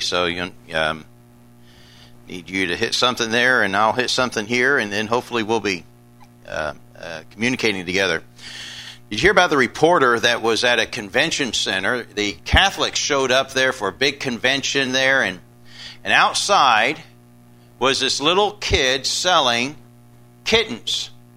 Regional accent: England, United Kingdom; growing up in England, we have our most predominant Christian religion over there is Church of England.

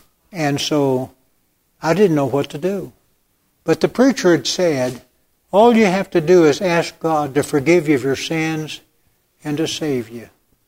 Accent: Chicago, Illinois, United States; also born or lived in Los Angeles, United States; Now I'm from Chicago and Los Angeles and not bashful at all.

